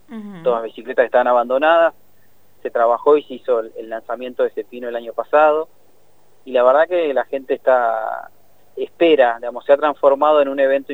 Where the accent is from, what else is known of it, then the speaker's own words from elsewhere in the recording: Zapala, Neuquén, Argentina; Y saludo a la gente de Zapala, mi ciudad natal.